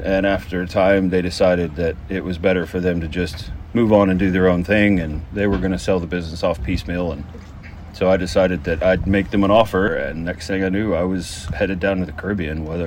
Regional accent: Fort Worth, Texas, United States; I grew up in Texas in Fort Worth, and there's a Fort Worth Boat Club on Eagle Mountain Lake was my home waters when I was a kid.

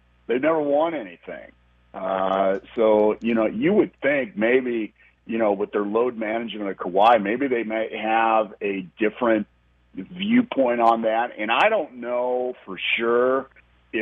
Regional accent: Portland, Oregon, United States; Portland, it is great to see my hometown Blazers getting out the gate 5-1 and playing really well.

